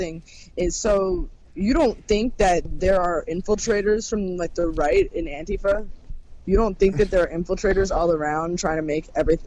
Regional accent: Brooklyn, New York, United States; No, I'm from fucking Brooklyn.

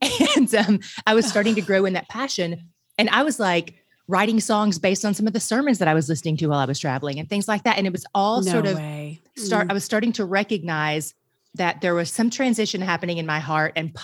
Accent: Greenville, Tennessee, United States; I was born in Greenville, Tennessee, correct? And raised in Greenville, Tennessee, but I did live in Greenville, South Carolina, which is just like 2-ish hours away.

